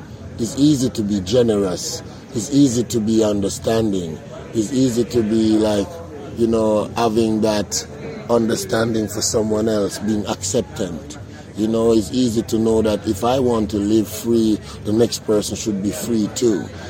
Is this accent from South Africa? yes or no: no; Jamaica; I don't speak French. I'm not from France. I'm from Jamaica.